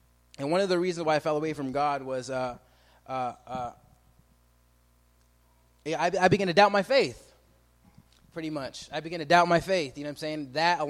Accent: Montana, United States; where I come from, I come from Montana. I'm half Native American and half black.

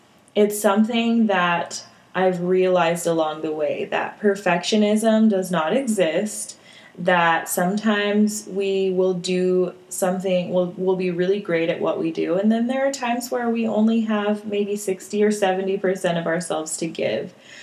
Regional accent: Nevada, United States; I grew up in Reno, Carson City, Lake Tahoe, Nevada. So if you're familiar with that area, I'm sure you're familiar with Lake Tahoe.

